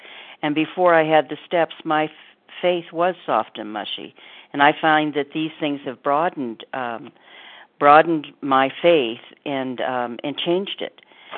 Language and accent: English; Colorado, United States; I'm from Colorado.